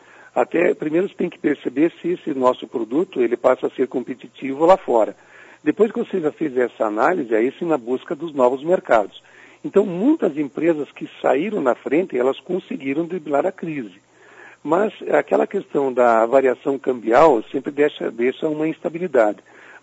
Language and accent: Portuguese; Brazil; Mas isso é algo que a gente, como brasileiro, já está habituado a conviver.